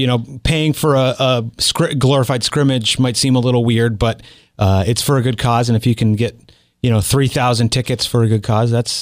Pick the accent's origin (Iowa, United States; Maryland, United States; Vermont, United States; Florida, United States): Vermont, United States; Castleton; where I grew up in Castleton